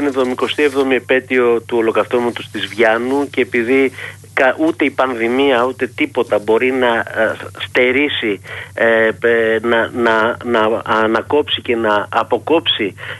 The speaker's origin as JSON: {"language": "Greek", "town": "Amyras", "region": "Crete", "country": "Greece", "said": "στο χωριό μου στα Αμυρά, που ήταν το επίκεντρο της θυσίας με 114 νεκρούς αμυριώτες"}